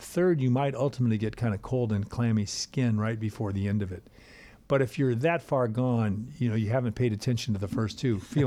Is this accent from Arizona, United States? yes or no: yes; Arizona, United States; And one of the things I grew up in Arizona that you see that you don't see in Minnesota